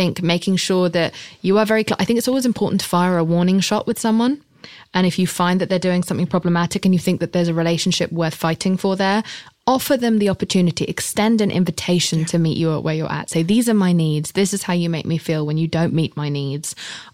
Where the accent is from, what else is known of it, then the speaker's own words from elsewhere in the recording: England, United Kingdom; I'm English. We just go.